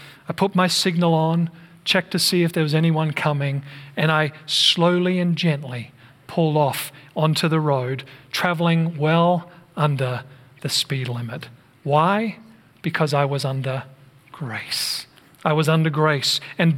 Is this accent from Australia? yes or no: yes; Australia; found out I was from Australia. Knew that I'd just finished studying in Virginia.